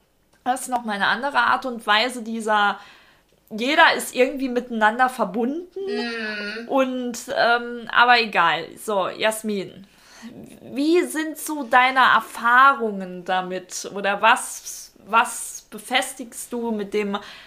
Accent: Saarland, Germany; Jasmin, wir kommen ja eigentlich schon aus dem Dorf, ne? Also das Saarland, man sagt es ja immer wieder, ist ja schon ein Dorf, jeder kennt sich

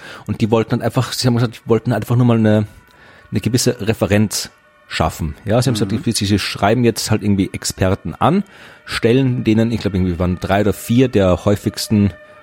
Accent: Thuringia, Germany; ich komme aus Thüringen

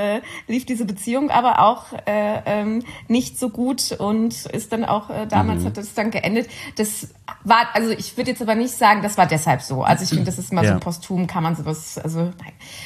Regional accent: Cologne, North Rhine-Westphalia, Germany; Ich bin Kölnerin.

